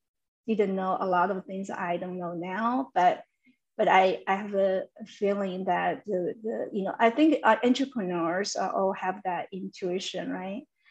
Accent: China; because I'm from China. So I have that resources in China

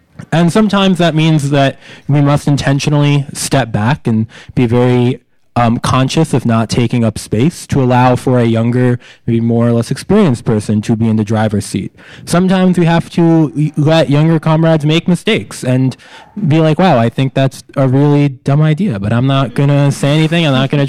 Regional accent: New York City, New York, United States; And you know, I grew up in New York City, and I decided to stay in New York City for college

